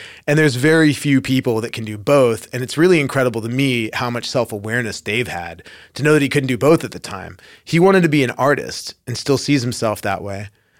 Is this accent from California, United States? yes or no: no; Texas, United States; And I'm from Texas, so that was like our